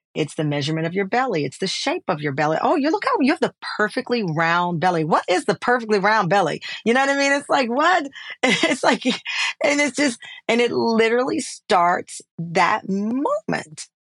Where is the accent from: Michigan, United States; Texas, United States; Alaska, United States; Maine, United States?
Texas, United States; I grew up in Texas. I went to a Catholic school that was around the corner, and I turned out just fine, right?